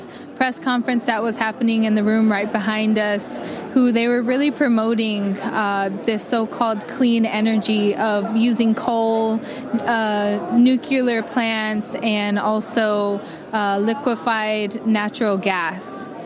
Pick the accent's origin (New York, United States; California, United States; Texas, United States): California, United States; Richmond; I come from Richmond, California. I'm 23 years old.